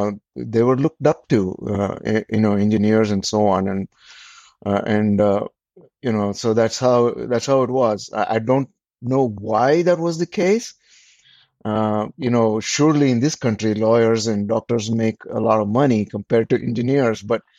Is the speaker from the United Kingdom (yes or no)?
no; India; growing up in India in the 70s